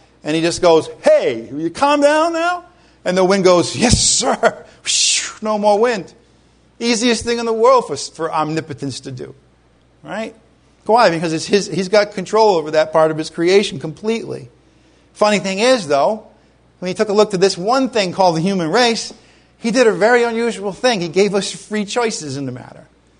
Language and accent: English; Rhode Island, United States; I grew up in Rhode Island. I'd look out and I'd look at the ocean